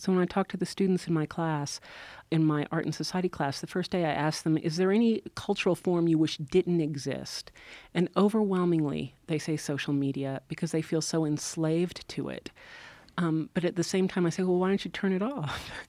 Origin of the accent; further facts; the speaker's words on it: Arkansas, United States; I grew up in the Ozark Mountains of Arkansas, where there is not a whole lot to do.